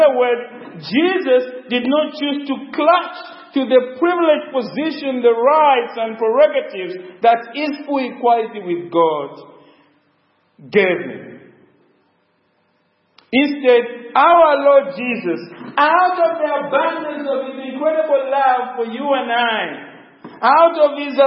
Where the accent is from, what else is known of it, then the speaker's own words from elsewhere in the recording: Plumstead, London, United Kingdom; Hope you know I'm from Plumstead.